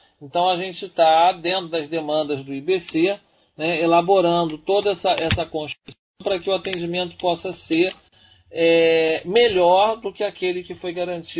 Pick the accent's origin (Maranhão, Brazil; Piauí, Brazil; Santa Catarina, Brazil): Maranhão, Brazil; nós inauguramos esse processo lá no Maranhão, né? E nós recebemos na minha terra